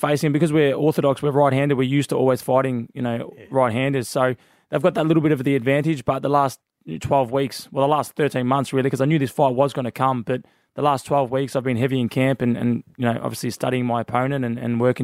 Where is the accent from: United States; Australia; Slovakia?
Australia; I'm an Aussie.